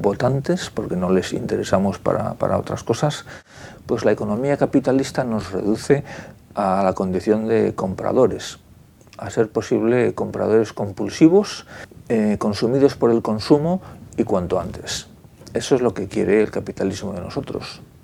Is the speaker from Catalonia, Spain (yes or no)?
no; Vigo, Galicia, Spain; yo soy de Vigo